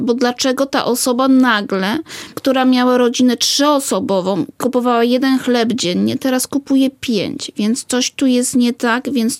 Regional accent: Świętokrzyskie Voivodeship, Poland; Jesteśmy z Kieletczyzny

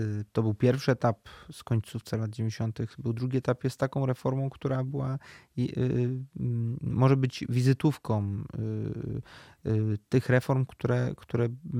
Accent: Koszalin, West Pomeranian Voivodeship, Poland; U mnie, w tym regionie, z którego ja pochodzę, skąd jestem posłem, dokładnie w Koszalinie

